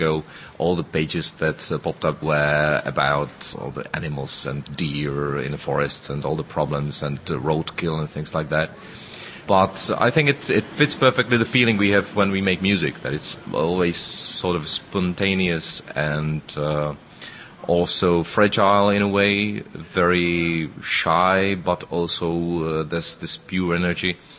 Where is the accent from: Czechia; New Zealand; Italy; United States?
Czechia; born there; English is a second language; I don't have roots, even though I was born in the Czech Republic. But when I look at my families, it's a sort of a mixture of different influences. My grandfather was German